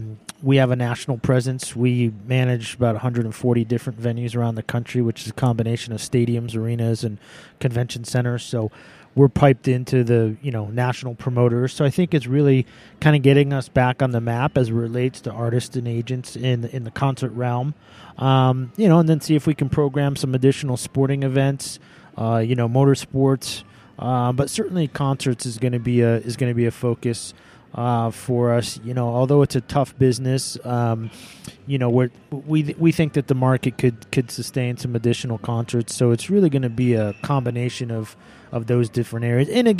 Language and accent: English; Glastonbury, Connecticut, United States; moved away; I'm originally from outside of Hartford, Connecticut, yeah. Glastonbury. So grew up, playing hockey. Went to UConn. Like I said, was there until 97, and then I've been out west ever since.